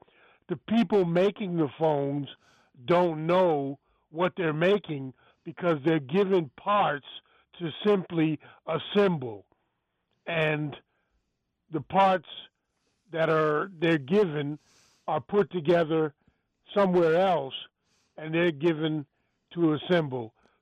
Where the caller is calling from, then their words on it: Germany; calling from Germany, brother.